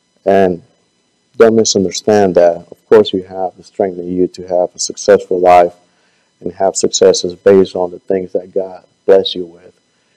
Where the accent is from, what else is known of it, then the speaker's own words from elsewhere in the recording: Baja California, Mexico; also born or lived in Washington, United States; and I'm from Baja, California, Mexico, so we're surrounded by water and the beach